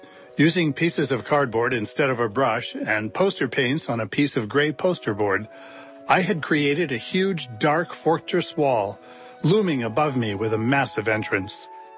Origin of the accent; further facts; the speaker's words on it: Bangor, Maine, United States; from Bangor, Maine, and this is my classical story. As a baby boomer, I attended public schools in the mid-50s and 60s.